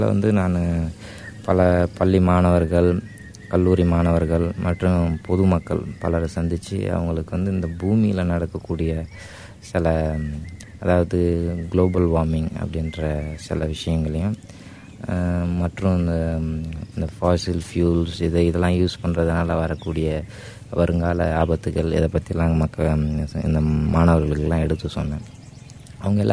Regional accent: Auroville, Tamil Nadu, India; நான் ஆரோவில் இருக்கேன். நான் இங்கே சின்சாரிட்டின் ஆரோவில் ஒரு கம்யூனிட்டியாக தங்கியிருக்கிறேன். நான் சின்ன வயசுலேருந்தே இங்கே பிறந்து வளர்ந்த பையன்.

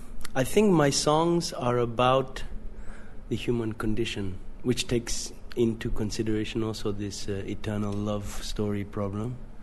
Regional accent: England, United Kingdom; Yeah, I'm from England. Yeah, born in the UK.

